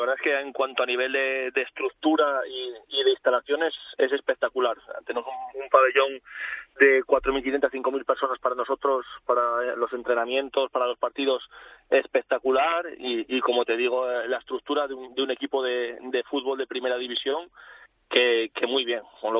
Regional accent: León, Castile and León, Spain; yo soy de León, con lo cual sé de lo que me habla

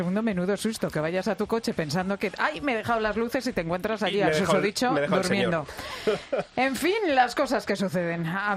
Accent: Cádiz, Andalusia, Spain; Venga, poquito, vamos a mi tierra. En el Gran Teatro Falla de Cádiz ha sucedido algo histórico

